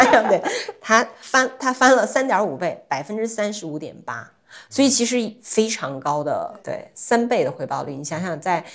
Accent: China; 我们中国人

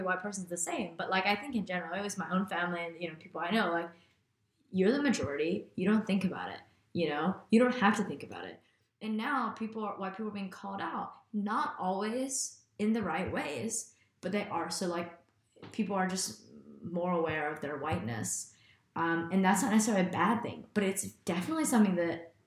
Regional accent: United States; I mean, I'll be like, I'm American.

